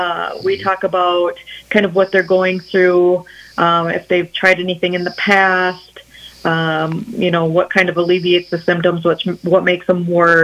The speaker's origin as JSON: {"language": "English", "town": "Canby", "region": "Minnesota", "country": "United States", "said": "I am originally from the Canby area. I live over there with my husband."}